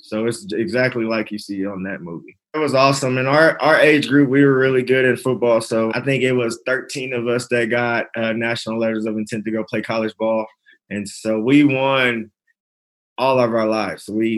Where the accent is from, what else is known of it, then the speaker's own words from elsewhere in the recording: Lubbock, Texas, United States; I grew up in Lubbock. It's more like a smaller suburb. It's not as big as Dallas, but the people there are really like close-knit.